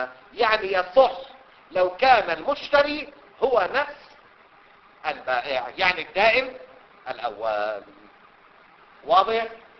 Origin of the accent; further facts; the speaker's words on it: Lebanon; وخصوصا عندنا في لبنان بيحكي كلمة عربي وكلمتين إنجليزي مثلا، كلمة عربي وثلاثة فرنسي